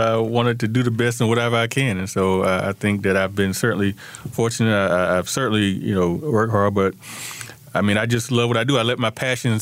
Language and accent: English; Fayetteville, United States; No, I'm from Fayetteville, from here.